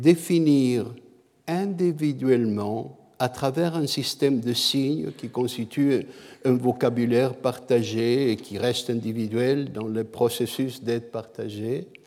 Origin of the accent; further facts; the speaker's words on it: Canada; Je suis homme, je suis canadien, je suis parent